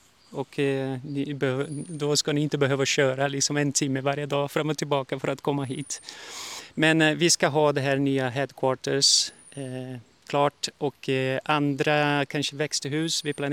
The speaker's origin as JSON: {"language": "Swedish", "country": "Brazil", "also_born_or_lived": "Sweden", "said": "nu är det jag tillbaka då i Brasilien. Därför det är också mitt hemland som Sverige. Och nu är jag här. Har ju varit här sedan mars i år."}